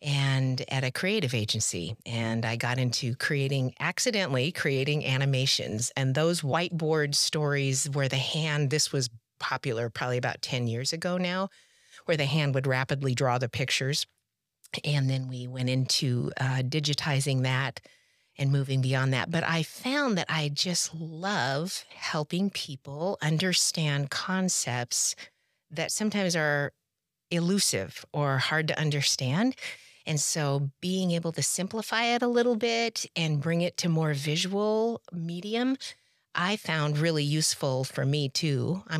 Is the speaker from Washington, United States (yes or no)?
yes; Washington, United States; also born or lived in Colorado; Well, I'm kind of from the Pacific Northwest. I was born in Colorado, moved to Washington State and stayed there for most of my life and went to school.